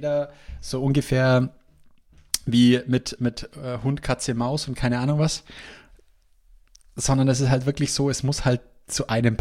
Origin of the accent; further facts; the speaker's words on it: Bavaria, Germany; wie man bei uns in Bayern sagt